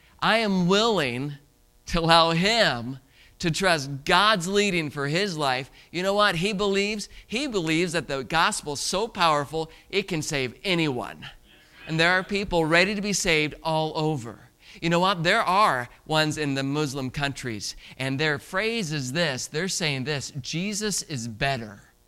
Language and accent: English; Indianapolis, Indiana, United States; Now, again, I grew up in Indianapolis, and so I had friends that would do detasseling